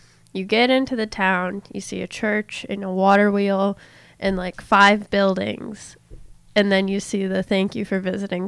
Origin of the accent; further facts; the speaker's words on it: New York, United States; And like we're from New York, obviously, and New York is like not dog friendly.